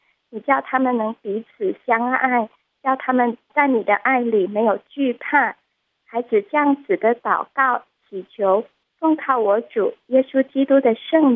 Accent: Guangdong, China; 大家好，我是广东的

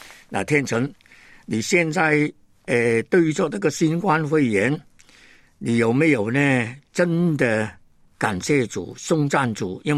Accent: Hong Kong; 我最小孩子的时间呢曾经走烂，但是呢后来还是回到香港。那回到香港长大的时间呢，其实我跟神州大地的老百姓是没有什么联系了

